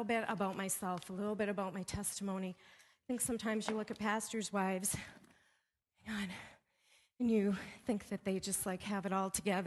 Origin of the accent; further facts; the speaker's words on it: Canada; Because I had a bit darker skin growing up in Canada